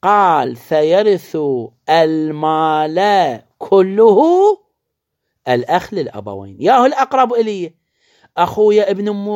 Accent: Iraq; عندنا بالعراق

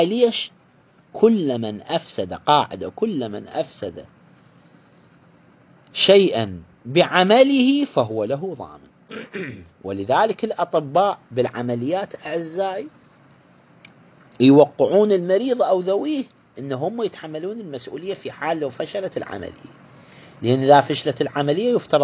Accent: Iraq; الغنم والبقر وغيره عندنا بالعراق يسموه الحلال

